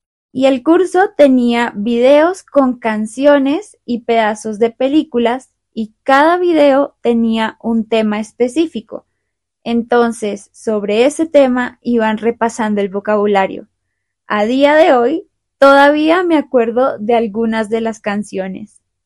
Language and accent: Spanish; Bogotá, Colombia; first language Spanish; yo nací y crecí en Bogotá, en Colombia, y mi lengua materna es el español.